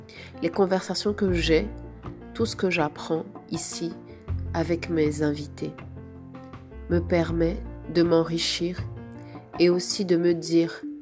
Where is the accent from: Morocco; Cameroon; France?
Cameroon; also born or lived in Senegal; now in Canada; je vis au Canada. J'ai grandi au Cameroun, j'ai des origines éthiopiennes et j'ai vécu presque 11 ans au Sénégal.